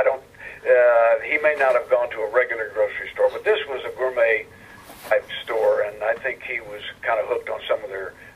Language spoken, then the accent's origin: English; the South, United States; I mean, I was brought up in the Baptist church in the South. My mama was a Sunday school teacher